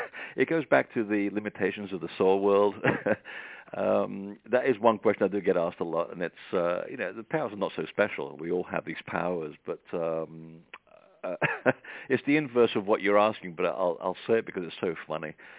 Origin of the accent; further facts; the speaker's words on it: England, United Kingdom; I'm English, I can say this